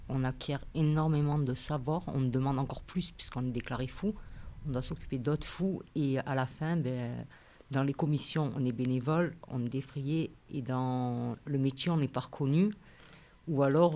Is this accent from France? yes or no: yes; Martigues, Provence-Alpes-Côte d'Azur, France; Ma Martigues, je suis de Martigues.